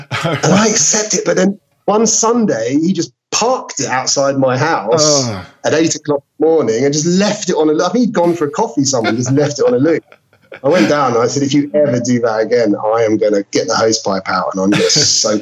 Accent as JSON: {"language": "English", "region": "England", "country": "United Kingdom", "said": "I like to keep my Englishness, and all of this being a miserable old bastard is part of being English, you know?"}